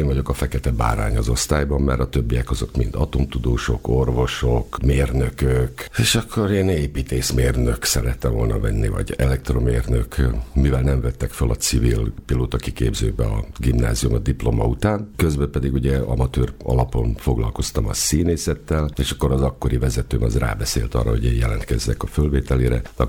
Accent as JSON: {"language": "Hungarian", "town": "Subotica", "region": "Vojvodina", "country": "Serbia", "tie": "born or raised there", "said": "Kertes házba születtem, és akkor ilyenkor szabad volt a vásár."}